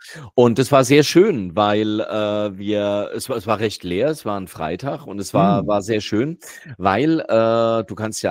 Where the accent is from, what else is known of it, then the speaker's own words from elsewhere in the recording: Eddersheim, Hesse, Germany; born there; in meinem Geburtsort in Eddersheim gab es mal einen